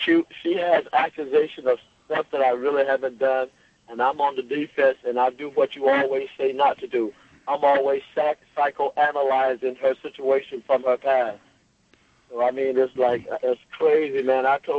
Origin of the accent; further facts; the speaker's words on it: West Babylon, New York, United States; I'm from West Babylon, the wine dance area.